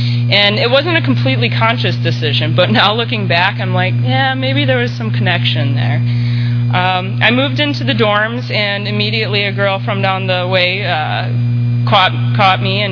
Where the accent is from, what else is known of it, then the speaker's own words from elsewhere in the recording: Wisconsin, United States; I grew up in Wisconsin, and a lot of folks in Wisconsin, including my family, drink a lot.